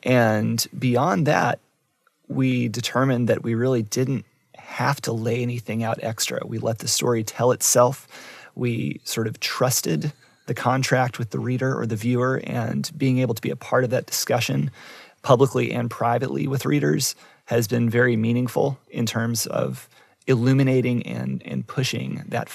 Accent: Montgomery, Alabama, United States; So growing up in elementary school in Montgomery, Alabama, my Mississippian baby boomer parents wo

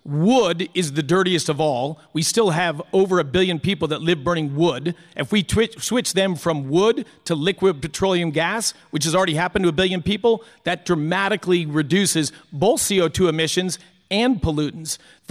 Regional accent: Colorado, United States; I grew up in Colorado, and when I was your age, I went to campus middle school.

